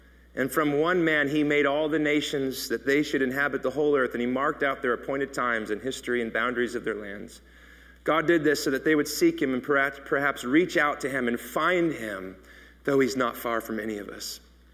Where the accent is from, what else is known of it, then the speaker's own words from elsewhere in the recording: the South, United States; Like I'm from the South, naked.